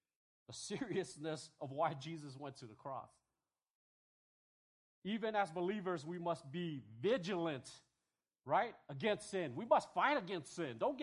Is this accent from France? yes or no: no; American Samoa; You know, I was raised by my grandmother, and for 8 years I was raised in American Samoa. It's a little tiny island.